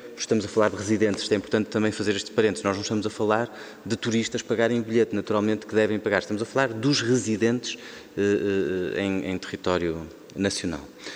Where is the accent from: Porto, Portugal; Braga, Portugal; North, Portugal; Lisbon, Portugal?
Porto, Portugal; Eu sou da cidade do Porto, conheço Serralves há bastante tempo